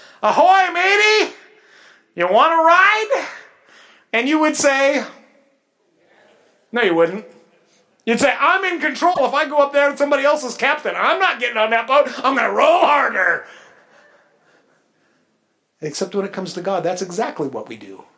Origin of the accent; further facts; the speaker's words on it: Grace Harbor, United States; I grew up in Grace Harbor, spent a lot of time on the water out there